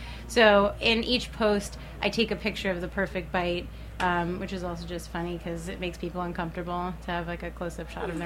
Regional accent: New York, United States; As a kid growing up in New York, it used to be something that was really easy to find and very reliable.

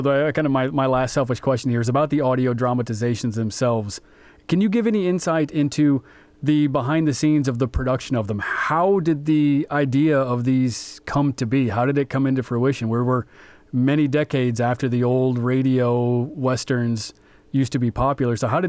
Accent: Des Moines, Iowa, United States; growing up in Des Moines, Iowa, and then driving into Southwest Iowa

